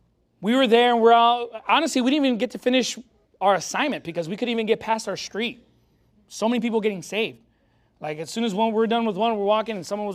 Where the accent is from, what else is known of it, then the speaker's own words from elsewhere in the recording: Long Beach, California, United States; Now, I come from Long Beach, California.